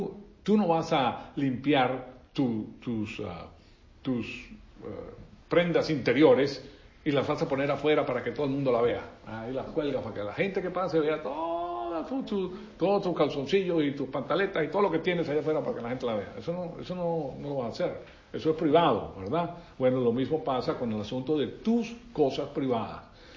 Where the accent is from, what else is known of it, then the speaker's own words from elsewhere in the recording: Venezuela; Yo me crié en Venezuela en un colegio católico que se llama La Salle.